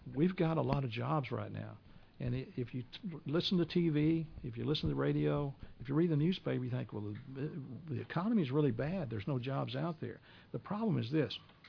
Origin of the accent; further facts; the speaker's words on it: South Houston, Texas, United States; he and I grew up together as friends because I grew up in South Houston. That's where my home was.